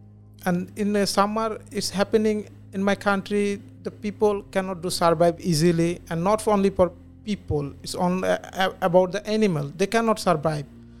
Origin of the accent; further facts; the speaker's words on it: Bangladesh; English is a second language; I'm from Bangladesh.